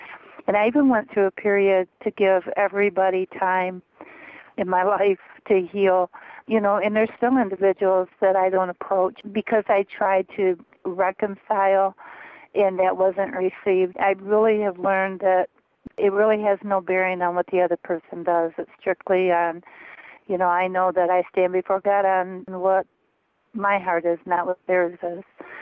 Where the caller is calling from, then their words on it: Jackson, Michigan, United States; I'm listening to your program on forgiveness, and it's 10:30 here in Jackson, Michigan.